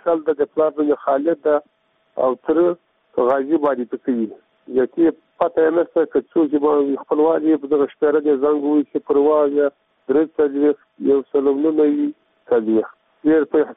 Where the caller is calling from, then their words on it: Logar, Afghanistan; د لوګر ولایت اوسیدونکی یم.